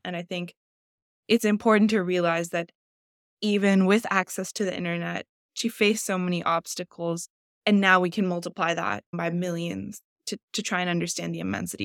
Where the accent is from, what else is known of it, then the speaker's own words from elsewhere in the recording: United States; Growing up in the United States, I used Khan Academy. I used resources online.